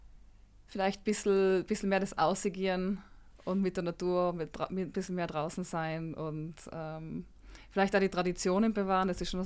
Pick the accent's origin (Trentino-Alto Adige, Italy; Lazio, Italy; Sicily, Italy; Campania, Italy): Trentino-Alto Adige, Italy; Und ich habe wirklich gute Freunde da in Südtirol